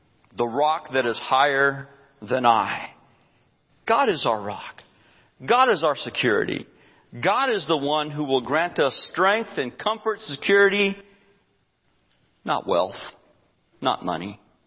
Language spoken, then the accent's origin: English; New Mexico, United States; lobbied for and finally granted legislation to begin a lottery in New Mexico. But what happened to my home state, they probably never saw coming.